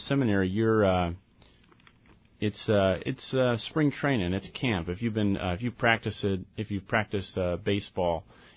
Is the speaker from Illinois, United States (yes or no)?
no; McCook, Nebraska, United States; McCook, Nebraska. So say hello to everybody listening on AM 1360, KNG in McCook.